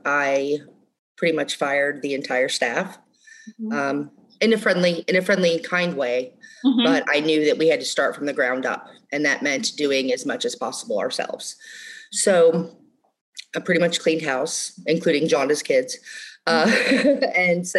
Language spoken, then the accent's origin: English; Illinois, United States; I was raised up in Illinois, and my grandparents owned a tavern up there